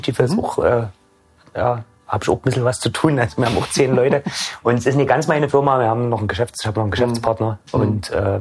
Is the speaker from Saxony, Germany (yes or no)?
yes; Chemnitz, Saxony, Germany; also born or lived in Radebeul; Nein, nicht gebürtiger. Ich bin gebürtiger Radebeuler, bin aber mit 5 Jahren in Chemnitz eingebürgert worden.